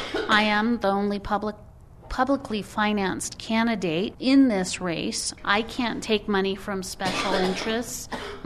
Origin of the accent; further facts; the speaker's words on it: New Mexico, United States; I'm a 12th generation New Mexican, and my dad was born and raised in Borales, and I was actually went to Del Norte High School and lived in that area my whole life.